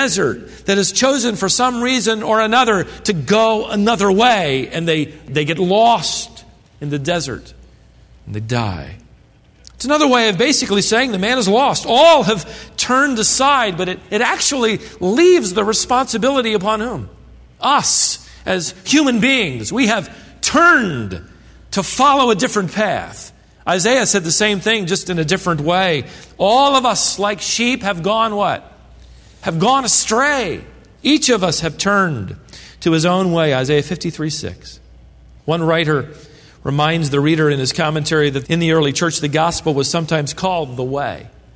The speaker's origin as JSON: {"language": "English", "region": "Minnesota", "country": "United States", "tie": "born there", "said": "My grandpa's from Minnesota. I was born in Minnesota and half my family."}